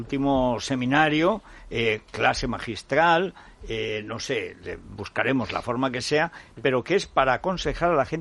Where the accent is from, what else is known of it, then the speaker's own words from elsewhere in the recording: Aragon, Spain; En mi pueblo, Paco, cuando podamos entrar, te llevaré. Ver el deshielo en los Montes Universales, eso es una maravilla.